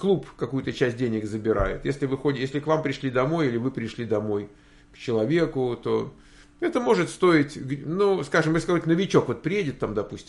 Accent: Russia; Я сам из России.

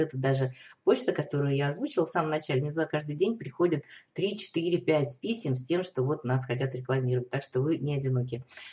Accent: Russia; moved away; Да, то есть мы из России, но мы живем здесь.

